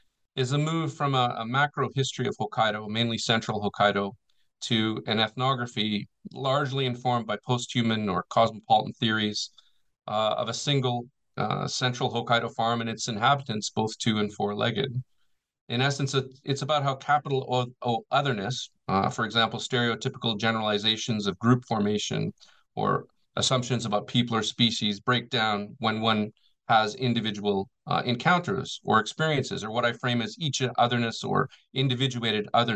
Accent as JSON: {"language": "English", "town": "Calgary", "region": "Alberta", "country": "Canada", "tie": "born or raised there", "also_born_or_lived": "Rocky Mountain House", "moved": "yes", "lives_now": "Japan", "said": "Well, I'm originally from Alberta, Canada, and I grew up during the weekdays basically in the city of Calgary, which is about 1.4 million people now, is about 400,000 people when I was growing up, so kind of a boom prairie city."}